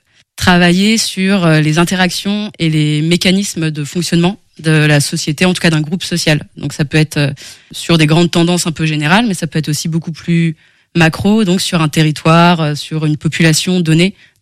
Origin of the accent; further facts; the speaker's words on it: Dinard, Brittany, France; j'ai 29 ans. Je viens de Bretagne, de Dinard, très précisément.